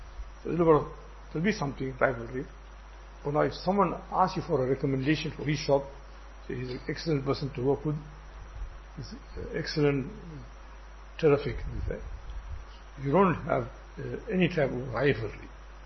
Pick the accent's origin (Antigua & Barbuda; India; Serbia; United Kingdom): India; moved away; And when I came from India, 1979-80, so I related the hadith to my mother.